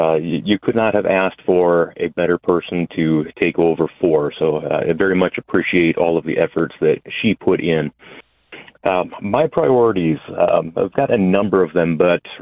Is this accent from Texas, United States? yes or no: no; Colorado, United States; also born or lived in Montana; now in North Dakota, United States; Yeah, so I am a North Dakota transplant from 2008. At the time of the financial crisis, I'd moved here from Montana. But I actually grew up in Colorado and lived there until about